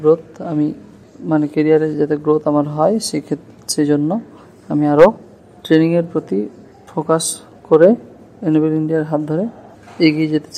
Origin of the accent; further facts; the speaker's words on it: Kolkata, West Bengal, India; আমি কলকাতা ওয়েস্ট বেঙ্গল থেকে এসেছি।